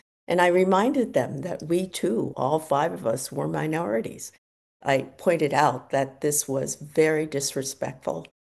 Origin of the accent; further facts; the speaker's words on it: Boston, Massachusetts, United States; I used to work at a Chinese restaurant in the outer Boston area. I grew up in Boston's Chinatown.